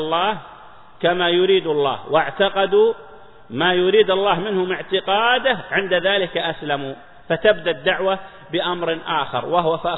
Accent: Saudi Arabia; عندنا في السعودية

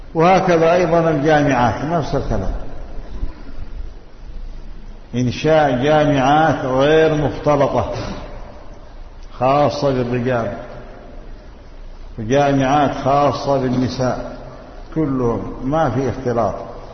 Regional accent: Yemen; عندنا في اليمن من فضل الله

